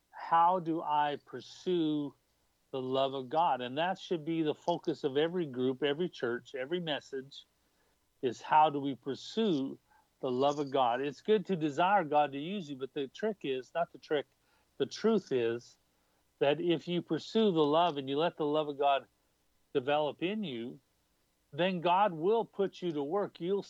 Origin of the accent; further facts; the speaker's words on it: Canada; now in United States; I've been blessed being a Canadian and an American, a Canadian living in America